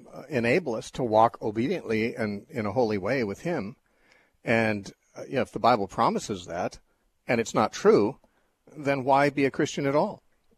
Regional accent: United States; which I am I'm an American and I'm an evangelical, but I have to just say I was raised in American evangelicalism

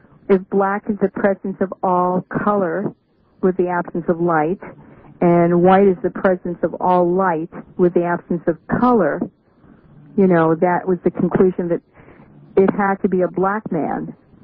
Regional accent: East Coast, United States; also born or lived in New York / Los Angeles / Chicago; I'm a mulatto lady and I'm from the East Coast and I've lived in New York and LA and Chicago

